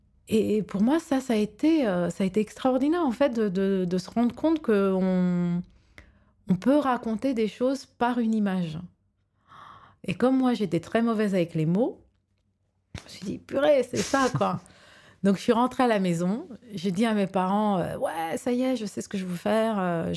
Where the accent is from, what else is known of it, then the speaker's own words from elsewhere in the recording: Romania; moved away as an adult; Donc, en fait, moi, je vivais en Roumanie. Moi, je suis moitié roumaine, donc je suis née en Roumanie et j'y suis partie à 18 ans.